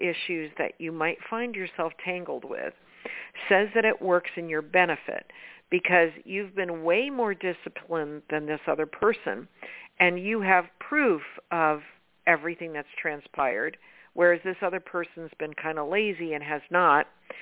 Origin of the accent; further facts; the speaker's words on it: Nevada, United States; Well, that's my hometown.